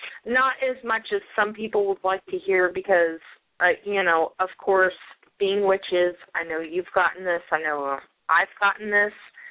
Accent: California, United States; moved away; I grew up in California, so I was always into the Haunted Mansion.

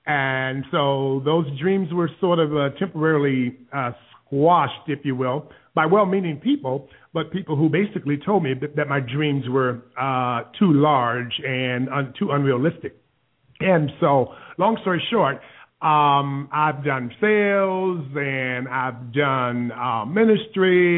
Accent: Milwaukee, Wisconsin, United States; I am originally from Wisconsin. I was born and spent most of my early life in Milwaukee, Wisconsin. I am the youngest of five siblings

